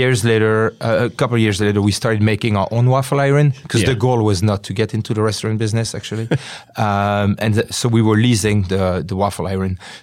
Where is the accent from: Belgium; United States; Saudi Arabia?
Belgium; Wallonia; so I grew up near Liège, where the waffles originate, and there is a small city called Vise, where I would go with my mom as a kid